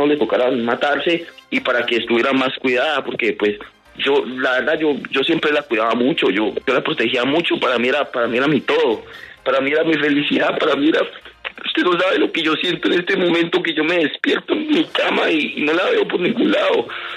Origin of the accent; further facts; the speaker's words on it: Jamundí, Valle del Cauca, Colombia; born there; now in Miranda, Colombia; Yo, mi familia sí es de acá de Miranda. Yo nací en Jamundí, pero mi familia es de acá de Miranda. Entonces yo acá en Miranda tengo pues una casita propia que es de mi familia. Entonces nosotros pagamos arriendo en Jamundí